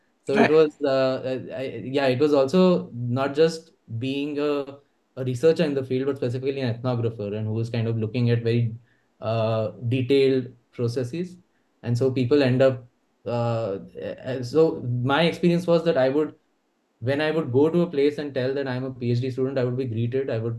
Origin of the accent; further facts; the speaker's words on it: Pune, Maharashtra, India; I would say I'm from Pune. And Pune being an extremely Brahmin-dominated city, their immediate and my surname is an upper caste surname